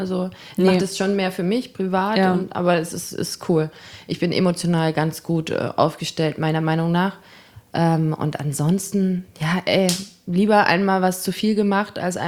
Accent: Greiz, Thuringia, Germany; now in Jena, Germany; ich wohne jetzt seit 6 Jahren in Jena wegen Studium und ich komme aus Greiz, Zollenroda, die Ecke.

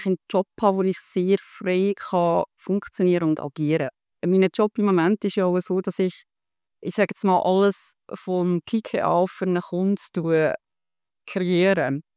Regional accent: Lucerne, Switzerland; Ich komme aus dem Kanton Luzern, bin in Budisholz daheim

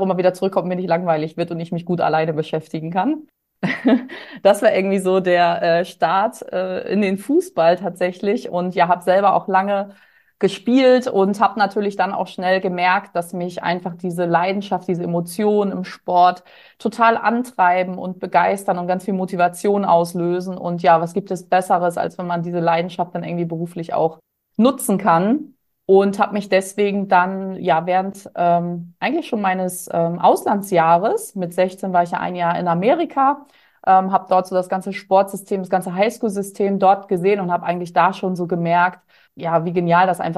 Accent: Schleswig-Holstein, Germany; Ich komme gebürtig aus Schleswig-Holstein, also ganz hoch aus dem Norden und bin in einer absolut fußballverrückten und sportverrückten Familie groß geworden

